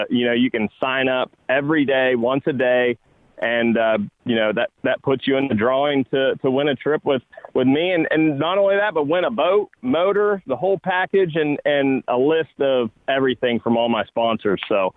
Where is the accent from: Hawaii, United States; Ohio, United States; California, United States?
Ohio, United States; Didn't go to Ohio State, but you know, if you're born and raised in Ohio, you're like pretty much born with that spoon in your mouth that you got to be an Ohio State fan.